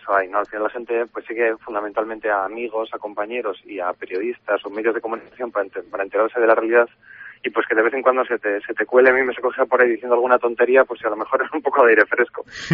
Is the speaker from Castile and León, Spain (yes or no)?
no; Bilbao, Basque Country, Spain; yo soy vasco, soy de Bilbao